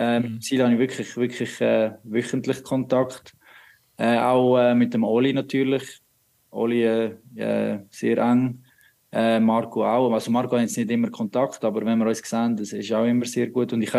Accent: Aarau, Aargau, Switzerland; also born or lived in Baden; Weil Aarau ist gleich noch meine Heimat und dort ist mein Herz, dort ist mein Umfeld, dort sind meine Freunde und an den freien Tagen bin ich in Aarau anzutreffen.

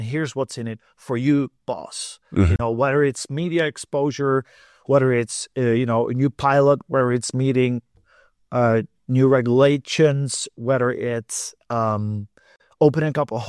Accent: Prague, Czechia; I was a chief circular economist of my hometown in the city of Prague.

